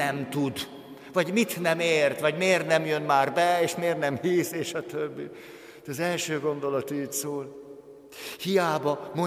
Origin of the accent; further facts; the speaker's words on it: Budapest, Hungary; 200 méterre nőttem föl